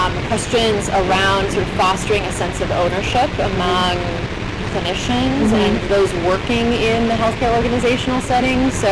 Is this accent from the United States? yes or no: yes; California, United States; also born or lived in San Francisco Bay Area; I'm originally from Sonoma County, California, so that's just about 45 minutes north of Berkeley